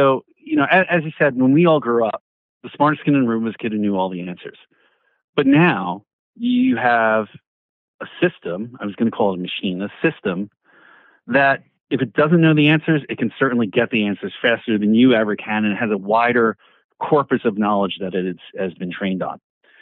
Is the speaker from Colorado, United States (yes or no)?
no; New York, United States; accent: New York; My New York accent can butcher that word sometimes.